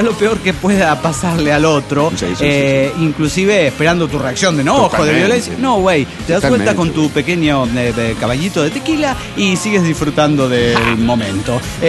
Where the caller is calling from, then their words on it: Lima, Peru; Soy el Barranquios de Lima, Perú.